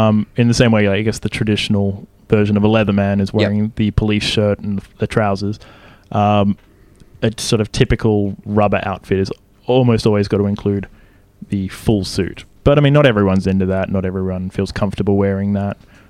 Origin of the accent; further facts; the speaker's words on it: Victoria, Australia; accent: Victorian; I keep thinking my accent is a bit, it's not very Australian.